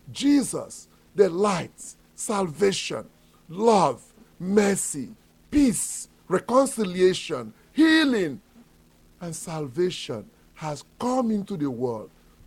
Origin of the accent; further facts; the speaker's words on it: South East, Nigeria; As my people say in Nigeria, my people, the Igbo tribe, I come from the Igbo tribe, where we are mainly Christians.